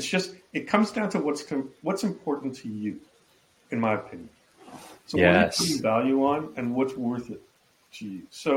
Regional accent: Trinidad & Tobago; born there; I was born in Trinidad, and I'd go back there a lot.

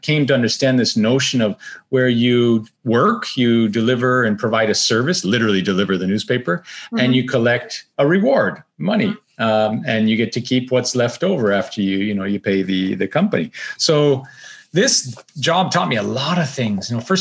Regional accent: Windsor, Ontario, Canada; So I'm originally from Canada, from Windsor, Ontario, right on the border across from Michigan, Detroit. And, you know, growing up in Windsor, I was into the martial arts

